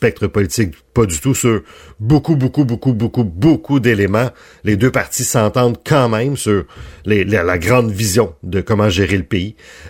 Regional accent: Canada; ce qui est toujours le cas chez nous au Canada

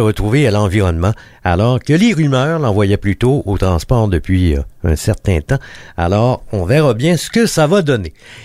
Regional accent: Quebec, Canada; on revient chez nous au Québec

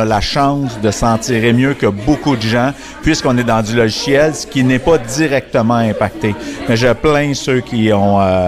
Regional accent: Canada; ces gens-là ne sont pas à l'aise avec le fait qu'on est Canadien

